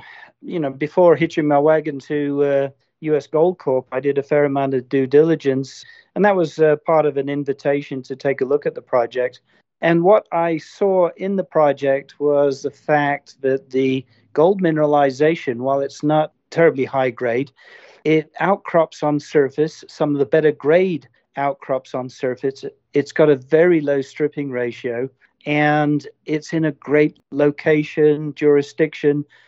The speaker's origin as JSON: {"language": "English", "region": "England", "country": "United Kingdom", "moved": "yes", "said": "I'm from England originally, Camborne School of Mines. So I went out to South Africa"}